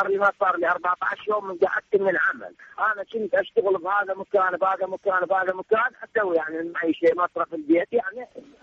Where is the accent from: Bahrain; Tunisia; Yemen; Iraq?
Iraq; Basra Governorate; أنا يعني من أهل البصرة، نعم، بس أنا من سكنة الجرمة.